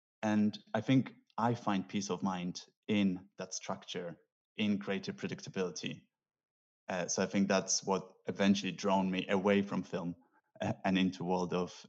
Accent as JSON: {"language": "English", "country": "Poland", "tie": "born or raised there", "said": "So I grew up in Poland."}